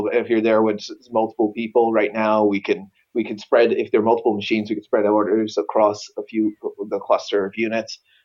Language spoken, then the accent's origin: English; Jamaica; Jamaica, because I'm Jamaican.